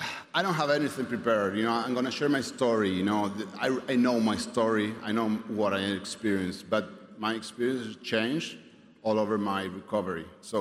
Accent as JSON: {"language": "English", "country": "Argentina", "first_language": "Spanish", "second_language": "English", "said": "I'm from Argentina. Thank you, guys. I'll be translating because I think in Spanish."}